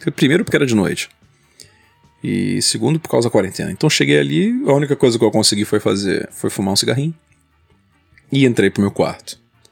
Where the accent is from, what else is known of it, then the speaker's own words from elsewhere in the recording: Brazil; now in Portugal; No caso eu sou brasileiro, né, mas tenho documento português também e vivo lá.